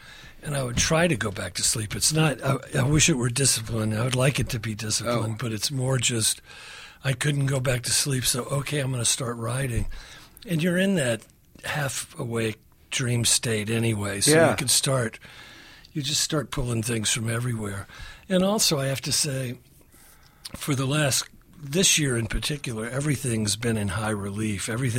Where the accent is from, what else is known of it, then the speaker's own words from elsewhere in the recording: the South, United States; especially I grew up in the South, you know, we in the South keep a lot of secrets from ourselves.